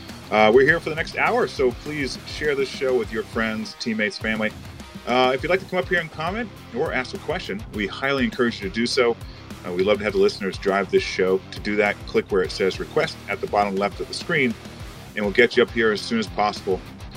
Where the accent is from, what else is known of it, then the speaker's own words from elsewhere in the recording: New England, United States; I grew up in New England. I'm still up in the area.